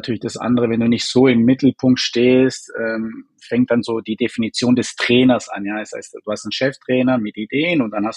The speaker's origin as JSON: {"language": "German", "region": "Baden-Württemberg", "country": "Germany", "also_born_or_lived": "Dessau", "moved": "yes", "said": "komplett raus als Schwabe, Südländer in den Osten Deutschlands"}